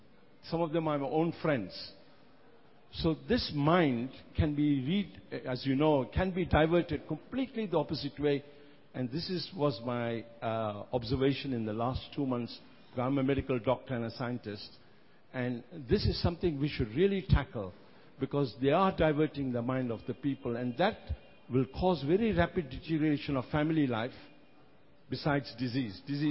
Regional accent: England, United Kingdom; I'm from England, and I'm guilty.

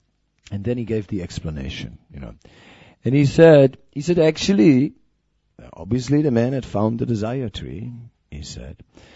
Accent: Amsterdam, North Holland, Netherlands; I'm coming from Holland, from Amsterdam, you know.

